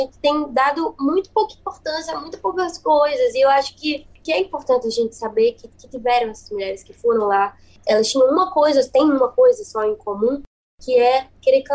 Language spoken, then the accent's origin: Portuguese; Paraíba, Brazil; also born or lived in Feira de Santana; Eu acho que eu tenho uma força de ser baiana que é muito forte, e aí junta com a minha força da Paraíba, né? Eu fui criada na Paraíba, eu nasci na Bahia, em Feira de Santana, e eu fui criada na Paraíba. Então, assim, o meu sotaque é uma coisa muito forte.